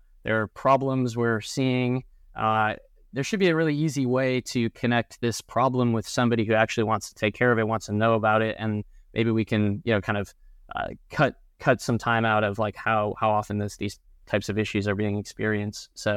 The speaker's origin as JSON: {"language": "English", "town": "Milwaukee", "region": "Wisconsin", "country": "United States", "tie": "born or raised there", "said": "So I grew up in Milwaukee, Wisconsin, along with Bob. And I actually grew up kind of in the restaurant industry."}